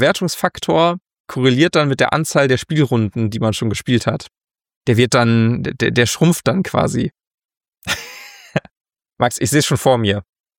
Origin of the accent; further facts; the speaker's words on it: North Rhine-Westphalia, Germany; bei uns in NRW